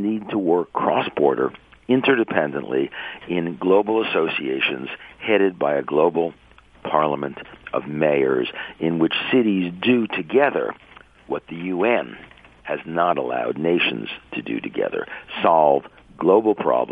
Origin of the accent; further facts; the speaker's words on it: New York City, New York, United States; when I was growing up in New York in the 1940s.